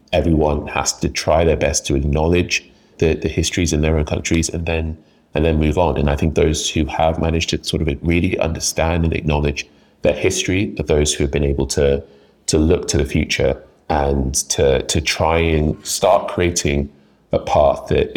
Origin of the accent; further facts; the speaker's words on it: Nigeria; now in London, United Kingdom; my family live in Nigeria. I live in London. I'm back in Nigeria a lot. My experiences of being Nigerian